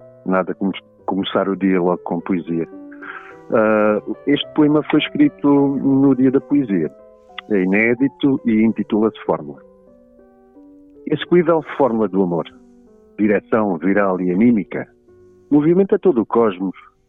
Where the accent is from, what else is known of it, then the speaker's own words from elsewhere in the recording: Beja, Portugal; also born or lived in Lisbon; now in Algarve, Portugal; Mas cresci em Beja, onde residem as minhas memórias de infância e adolescência. E lá cresci, até concluir o secundário.